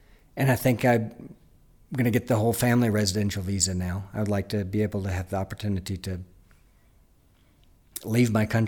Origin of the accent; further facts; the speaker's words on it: Chattanooga, Tennessee, United States; I'm from Chattanooga, Tennessee.